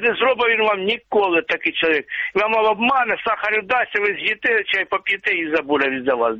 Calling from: Donbas, Ukraine

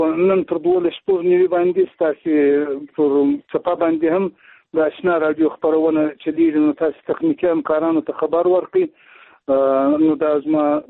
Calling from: Shajoy, Zabul, Afghanistan; د زابل ولایت شاجیل ولسوالۍ سره په اړیکه کیم

